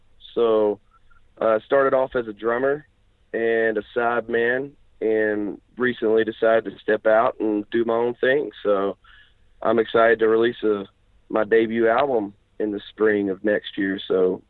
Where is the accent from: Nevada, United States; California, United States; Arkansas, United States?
Arkansas, United States; Growing up in Arkansas, you know, the closest famous studios would be like Muscle Shoals Fame Studios in Alabama